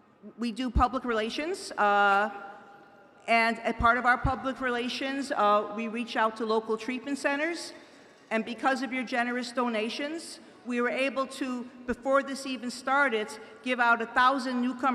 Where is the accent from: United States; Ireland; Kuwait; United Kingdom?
Ireland; I'm an addict from Ireland